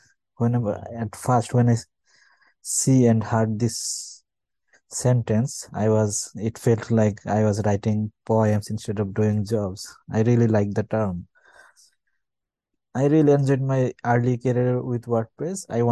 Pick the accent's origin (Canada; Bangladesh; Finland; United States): Bangladesh; Comilla, Chittagong Division; English is a second language; I was brought up in Kumilla, Bangladesh, finished my school and college in my hometown.